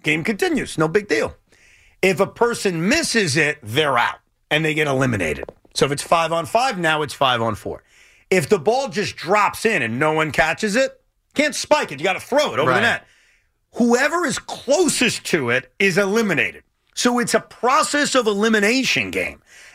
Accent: United States; But ultimately, I'm an American. I never root against Team USA.

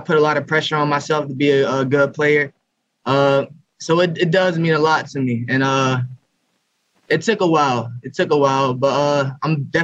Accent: Bristol, Pennsylvania, United States; and I'm close to Doylestown. I'm from Bristol. So it's like 40 minutes down the road.

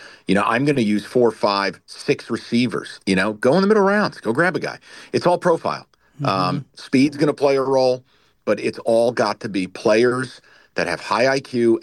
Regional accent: New York, United States; look, I'm originally from New York. I'm a Giants fan.

